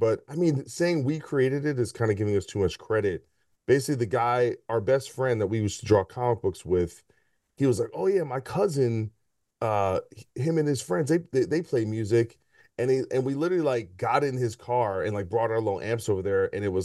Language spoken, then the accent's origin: English; New Brunswick, New Jersey, United States; So, like, I grew up in New Brunswick. You know, it's primarily, you know, black people and Hispanic people.